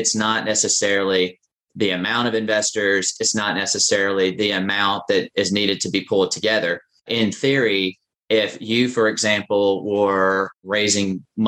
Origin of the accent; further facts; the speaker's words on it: the South, United States; accent: Southern; I trust that when you're editing this, you'll help out with my monotone Southern accent.